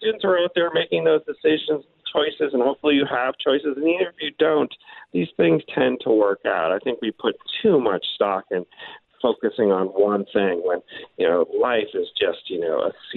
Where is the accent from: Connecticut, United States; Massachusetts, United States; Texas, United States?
Massachusetts, United States; I came from Massachusetts. I was not, familiar with the school terribly much